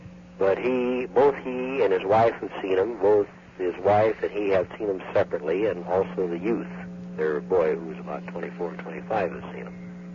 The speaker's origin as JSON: {"language": "English", "region": "Oregon", "country": "United States", "tie": "born or raised there", "said": "I lived, born and raised in Oregon."}